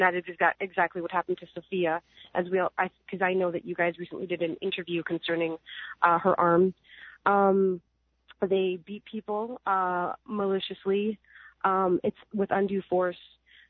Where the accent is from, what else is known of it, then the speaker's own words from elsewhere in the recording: Canada; now in United States; because I'm Canadian and I have a green card